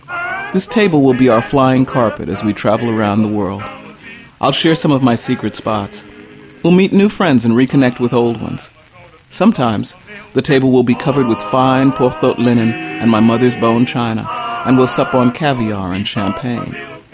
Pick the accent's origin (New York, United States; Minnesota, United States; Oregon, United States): New York, United States; Queens; I came from Queens, but the cultural distance was perhaps even greater.